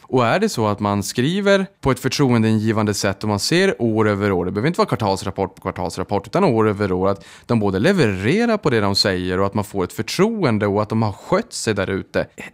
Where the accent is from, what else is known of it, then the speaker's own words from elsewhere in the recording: Boden, Norrbotten County, Sweden; jag kommer från Boden, det hette Bondebyn en gång i tiden, långt innan jag föddes.